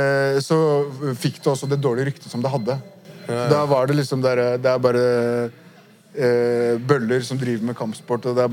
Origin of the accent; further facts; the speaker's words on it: Furuset, Oslo, Norway; så satt du dypt inne og sier at jeg er fra Furuset